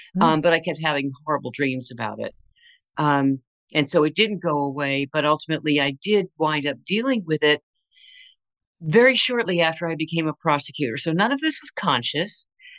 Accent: Berkeley, California, United States; born there; also born or lived in Tacoma, Washington / Texas / Michigan / Maryland; Yeah, so I was born in Berkeley, and then we moved all over the place pretty much until I was a senior in high school.

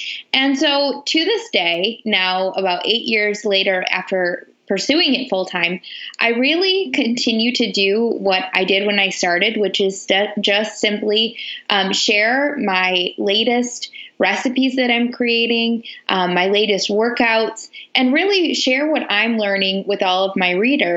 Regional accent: Michigan, United States; So I am from Michigan, and I'm married to my high school sweetheart.

